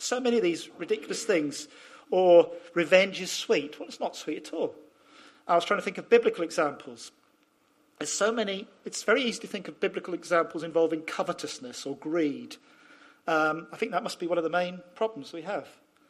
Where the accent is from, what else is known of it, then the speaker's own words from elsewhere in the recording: Scotland, United Kingdom; Oh, because I was brought up in Scotland.